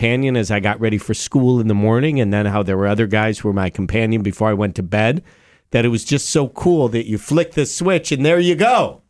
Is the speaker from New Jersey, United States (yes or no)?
no; Chicago, Illinois, United States; There was a jock that I've talked about many times here that I grew up listening to in Chicago, Larry Lujack